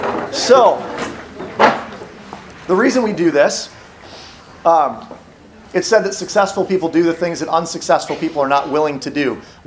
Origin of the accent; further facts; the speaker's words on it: Iowa, United States; I'm from Iowa. We're around a lot of cows in Iowa